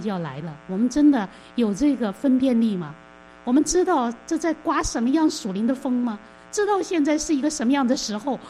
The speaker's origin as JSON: {"language": "Chinese", "country": "China", "said": "该是我们中国人起来还福音债的时候了。"}